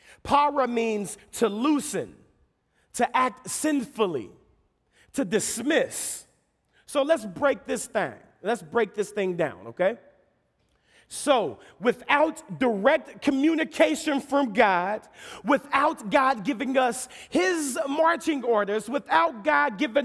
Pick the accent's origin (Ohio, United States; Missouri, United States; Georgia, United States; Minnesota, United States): Missouri, United States; I'm from the Show Me State anyway.